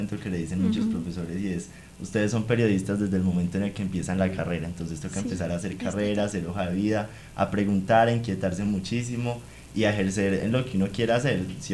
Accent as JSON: {"language": "Spanish", "town": "Pácora", "region": "Caldas", "country": "Colombia", "lives_now": "Bogotá, Colombia", "said": "No soy de Bogotá, soy de un pueblo del norte de Caldas que se llama Pácora. Vine a Bogotá en un viaje que se organizó como en una semana y resulté estudiando periodismo"}